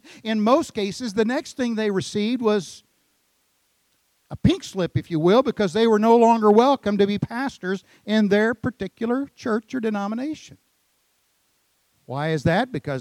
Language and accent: English; Oklahoma City, Oklahoma, United States; I grew up in the Oklahoma City area, so try to overlook this part, but I was a Putnam City Pirate all those many years ago